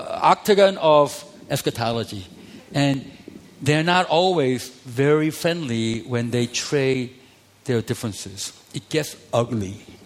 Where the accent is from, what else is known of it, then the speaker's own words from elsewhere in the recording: South Korea; English is a second language; I'm from Korea